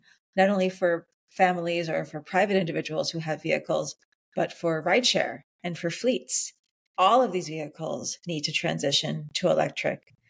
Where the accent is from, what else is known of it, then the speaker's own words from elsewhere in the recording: New York City, New York, United States; I'm a New Yorker. I've lived here my whole life. And like most New Yorkers, I rely on public transportation to go everywhere I need to go.